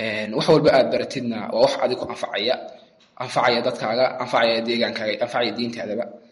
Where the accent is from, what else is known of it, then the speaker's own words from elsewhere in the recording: Sool, Somalia; Waxaan igu kalifay inaan bartana horta deegaankeena ama gobolka Sool.